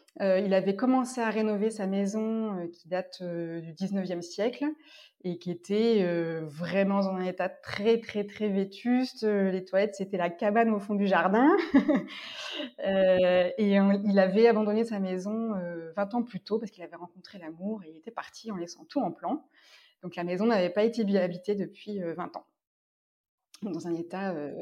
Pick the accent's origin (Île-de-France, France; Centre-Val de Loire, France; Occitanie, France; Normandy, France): Centre-Val de Loire, France; Orléans; born there; j'ai 41 ans. Je suis née à Orléans, en région centre. Et j'ai des origines dans le sud, parce que j'avais une partie de ma famille qui vient d'Ardèche et du côté d'Avignon.